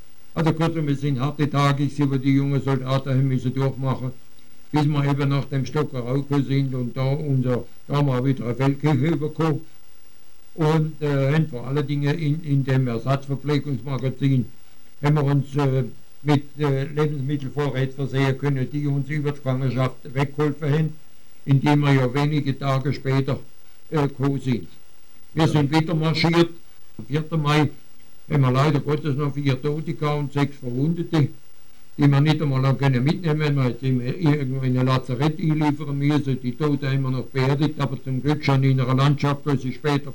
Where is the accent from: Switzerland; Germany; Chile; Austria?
Germany; Konstanz, Baden-Württemberg; Ein knappes halbes Jahr später dann in meine Heimat dort nach Konstanz.